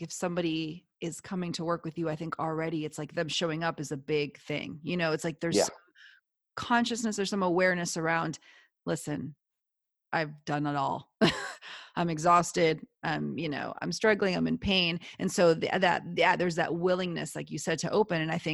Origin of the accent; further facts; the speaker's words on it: Argentina; I'm originally from Argentina.